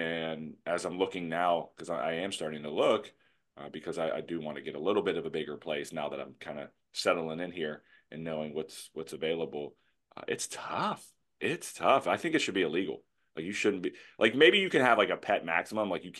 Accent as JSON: {"language": "English", "town": "Pittsburgh", "region": "Pennsylvania", "country": "United States", "said": "Well, I'm from Pittsburgh. We talk different."}